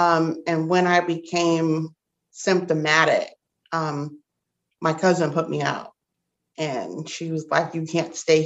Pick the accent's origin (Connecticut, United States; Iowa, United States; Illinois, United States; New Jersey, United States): Illinois, United States; Belleville; also born or lived in Las Vegas; now in St. Louis, United States; I grew up in Belleville, but I was always over here in St. Louis at a family member's house.